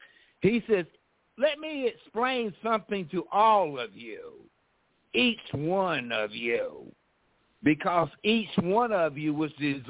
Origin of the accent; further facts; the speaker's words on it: the South, United States; see, we came from the South, we say ain't